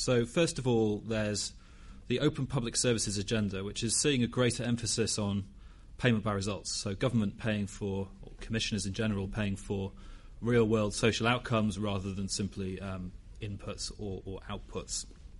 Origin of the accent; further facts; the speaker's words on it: Durham, North East England, United Kingdom; Special shout out to my hometown of Durham watching online.